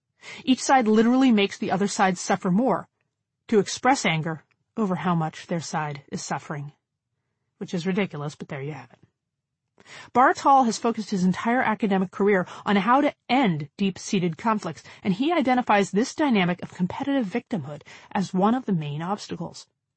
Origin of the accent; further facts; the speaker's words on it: Allentown, Pennsylvania, United States; I grew up in Allentown, Pennsylvania, amidst a decent-sized Jewish community, which meant we had Orthodox Jews and Reform Jews and everyone in between.